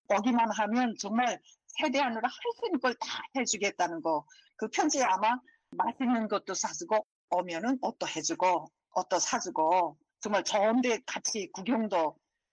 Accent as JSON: {"language": "Korean", "country": "North Korea", "moved": "as an adult", "said": "근데 이제 나는 탈북하게 된 동기, 내 자식들을 더 나은 세상에서 살게 하기 위해서 그 탈북한 엄마들 중에 한 사람이라는 거."}